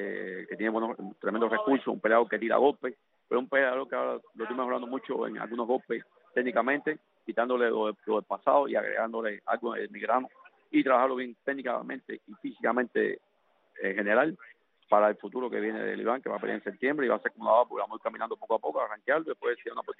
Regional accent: Cuba; Nosotros venimos de Cuba, hace años venía para acá, pero salí huyendo

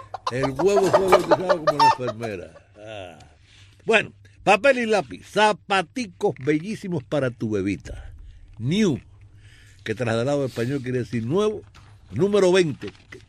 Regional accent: Cuba; born or raised there

